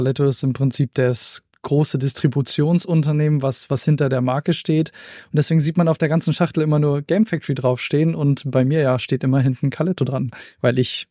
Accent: Germany; ich bin Deutscher

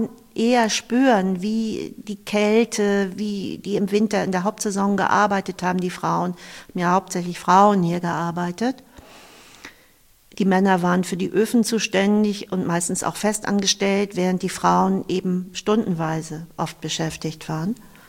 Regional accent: Eckernförde, Schleswig-Holstein, Germany; Ich verbinde ganz viel mit den Orten in Eckernförde und ich bin am Wasser aufgewachsen.

